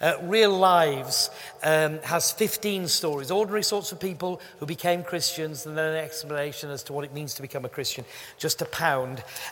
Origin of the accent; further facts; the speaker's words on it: Yorkshire and the Humber, United Kingdom; now in London, United Kingdom; But anyway, I'm a Yorkshireman, but I'm down here.